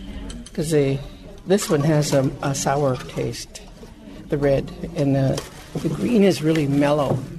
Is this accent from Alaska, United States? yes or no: yes; Haines, Alaska, United States; I'm from Haines, Clockwine area.